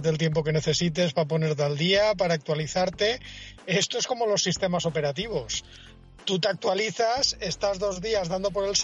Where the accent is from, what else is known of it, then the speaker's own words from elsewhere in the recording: Denia, Valencian Community, Spain; ahora mismo estoy en mi pueblo, estoy en Denia, por circunstancias de la vida.